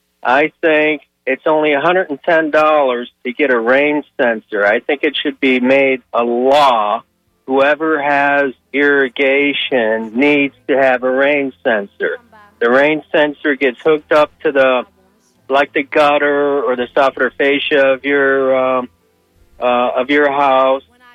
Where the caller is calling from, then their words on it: St. Petersburg, Florida, United States; from St. Pete.